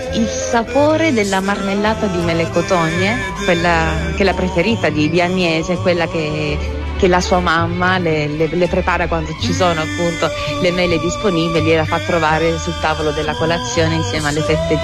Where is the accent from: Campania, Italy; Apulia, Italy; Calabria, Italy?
Apulia, Italy; anche qui torniamo alla mia terra, no? Perché la Puglia è una grande produttrice di rosati